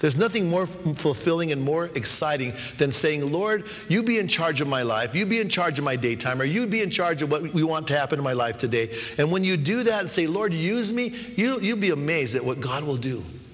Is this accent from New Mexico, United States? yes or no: yes; New Mexico, United States; And I grew up, it's just north of Albuquerque. It's there in New Mexico. And when I was growing up, there was about 3,000 people there.